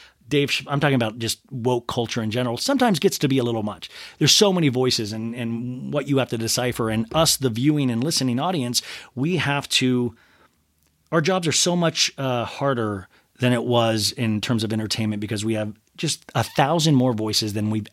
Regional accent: Kansas, United States; also born or lived in Columbus, Ohio; And we moved to Kansas when I was like 1.5 or something. And I consider myself from Kansas, but I was born in Columbus and know it fairly well.

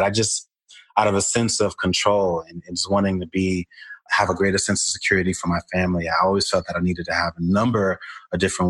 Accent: Brooklyn, New York, United States; I was born in Brooklyn, New York, in a Jamaican household in a large sort of Caribbean and West Indian community.

